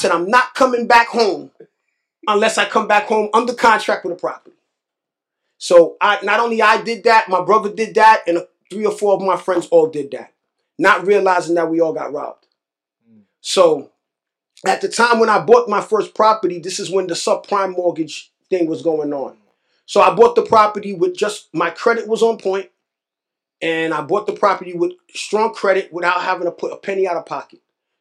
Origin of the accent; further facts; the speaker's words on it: New York, United States; because I'm from New York. I'm the man.